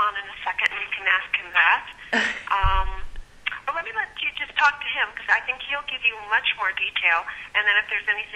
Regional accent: New Mexico, United States; But I was originally from New Mexico

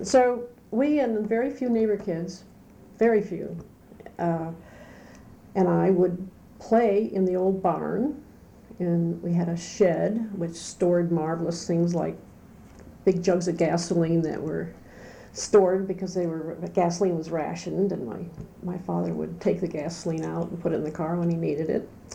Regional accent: Deerfield, Illinois, United States; also born or lived in Highland Park; Well, I was from a small town in Illinois, northern Illinois, name of Deerfield. But I was born in Highland Park next door because Deerfield did not have a hospital.

